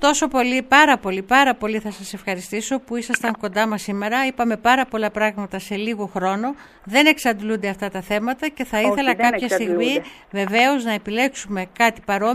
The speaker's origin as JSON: {"language": "Greek", "region": "Crete", "country": "Greece", "tie": "born or raised there", "said": "λένε στην Κρήτη, στο χωριό μου"}